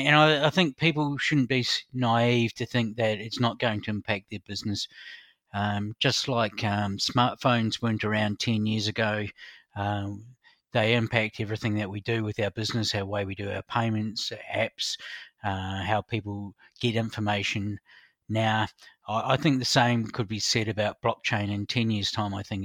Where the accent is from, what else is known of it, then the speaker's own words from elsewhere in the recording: New Zealand; now in Australia; I'm a Kiwi by background, and I still vote in New Zealand